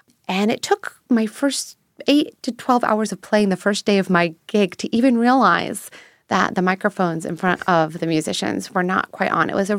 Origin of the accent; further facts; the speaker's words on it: West Virginia, United States; I was growing up in West Virginia, and I happened to see this cartoon called Sarah and the Squirrel